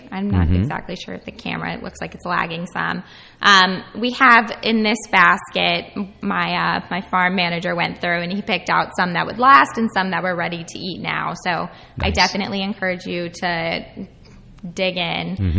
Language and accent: English; New Jersey, United States; So, I grew up in Hunterdon County and had no experience on a farm.